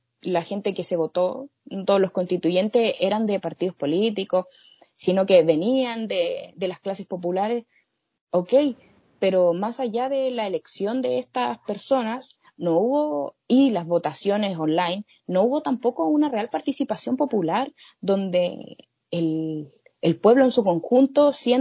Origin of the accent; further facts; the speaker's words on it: Chile; muchas personas dicen que somos tontos los chilenos